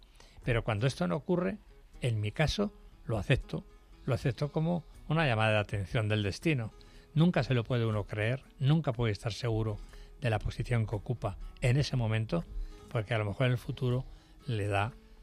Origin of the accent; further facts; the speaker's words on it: Valladolid, Castile and León, Spain; Yo soy de Valladolid. En Valladolid había mucho teatro.